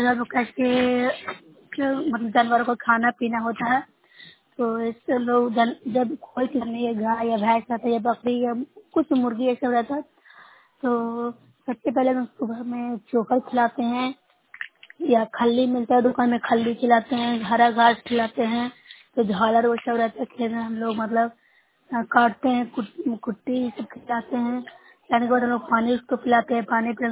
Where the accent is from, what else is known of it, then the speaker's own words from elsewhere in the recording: Bihar, India; मैं नौसा प्रखंड से हूँ, जिला नालंदा से।